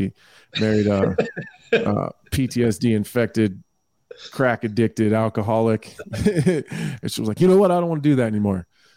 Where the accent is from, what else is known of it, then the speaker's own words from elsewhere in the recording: Colorado Springs, Colorado, United States; also born or lived in Corpus Christi, Texas / Nebraska; So I was born in Corpus Christi, Texas, and then we moved to Colorado Springs, lived there until like the end of elementary school, and then moved to Nebraska.